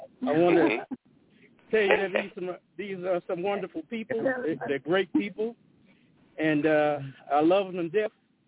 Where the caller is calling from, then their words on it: Colorado Springs, Colorado, United States; I'm calling from Colorado Springs.